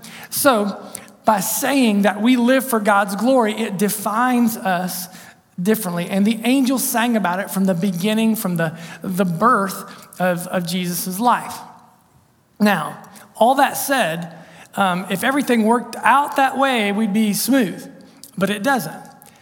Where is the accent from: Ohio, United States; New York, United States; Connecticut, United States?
Ohio, United States; South Point; I grew up in South Point, Ohio. So we were going back to good old South Point High School for a basketball game one winter's night.